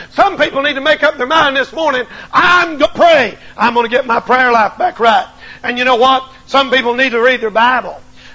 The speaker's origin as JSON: {"language": "English", "region": "North Carolina", "country": "United States", "said": "I said, I'm a preacher. I'm here preaching from North Carolina."}